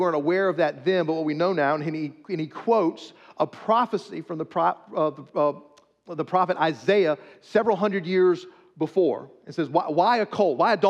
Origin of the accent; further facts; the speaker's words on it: St. Matthews, South Carolina, United States; We know what parades are. I'm from St. Matthew's. We have the Purple Martin Festival parade every year